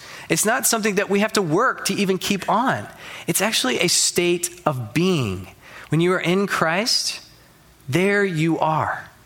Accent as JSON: {"language": "English", "town": "Memphis", "region": "Tennessee", "country": "United States", "tie": "born or raised there", "said": "I grew up in Memphis, Tennessee. I'm a Tennessee fan because my family, we really enjoy that."}